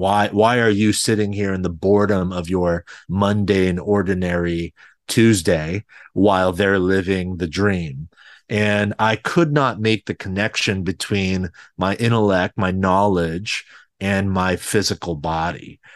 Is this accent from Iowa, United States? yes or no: no; California, United States; I grew up in a single parent home, just my mother and I.